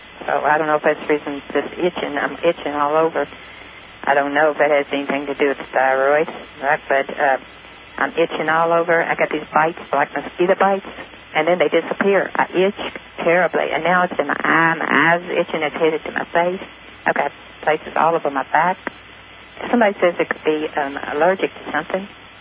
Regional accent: Lexington, United States; I'm from Lexington.

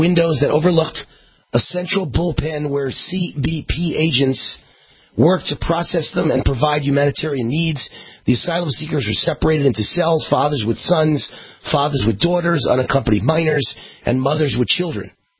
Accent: New York, United States; I'm just glad I was born and raised in New York. Because when you're born and raised in New York, you're cynical.

